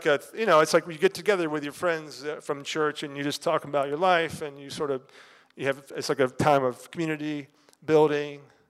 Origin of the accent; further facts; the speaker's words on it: Georgia, United States; Lots of folks in Georgia are Christian, and so I'm from Georgia.